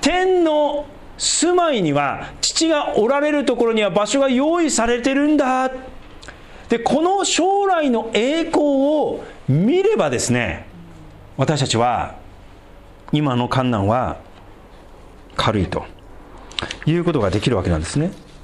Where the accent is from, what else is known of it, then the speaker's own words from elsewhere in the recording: Sendai, Miyagi, Japan; 私仙台出身だからね、東京から仙台行くのも結構長い、6時間ぐらいかかります。